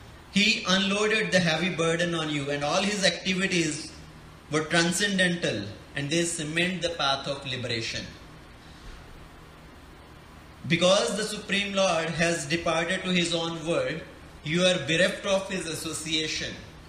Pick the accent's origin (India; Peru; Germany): India; now in United States; So all of us being here in America, we came from India, so our parents, our relatives may be in India